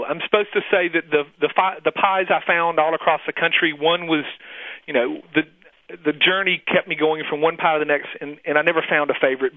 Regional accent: Mississippi, United States; from far from where I hail from Mississippi, it's what we'll serve today to our family for Thanksgiving.

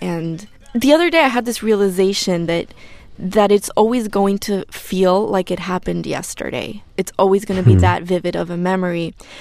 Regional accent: Argentina; moved away as an adult; now in United States; I moved to the U.S. in 2002, and I lived on the West Coast, and I was coming from Argentina after the financial and social collapse

